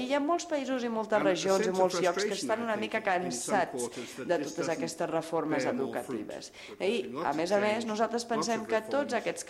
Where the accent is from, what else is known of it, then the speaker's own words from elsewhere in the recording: France; Un tercer factor, jo vinc de França, on hi ha un cert raonament cartesià